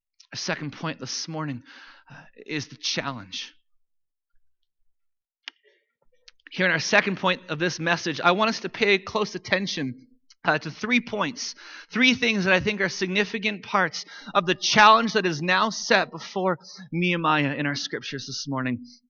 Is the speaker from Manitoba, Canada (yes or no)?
no; Ladner, British Columbia, Canada; I grew up in Delta, BC, the municipality of Delta, a town called Ladner in the greater kind of area of Delta.